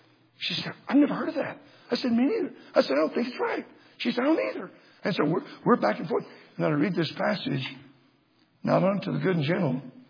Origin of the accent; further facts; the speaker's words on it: Texas, United States; I'm from Texas. Most Texas people don't like approval for nothing.